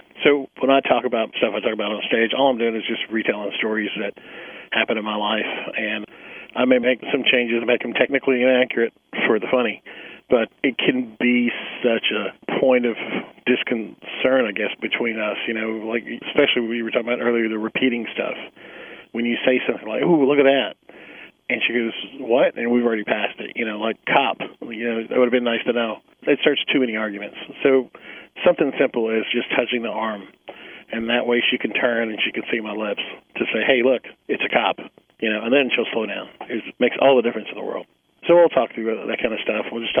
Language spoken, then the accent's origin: English; Chattanooga, Tennessee, United States; Well, I grew up in Chattanooga.